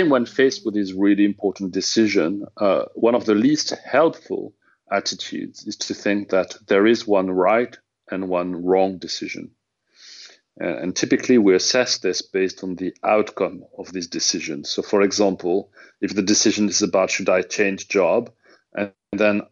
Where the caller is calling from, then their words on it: London, United Kingdom; because I'm calling from London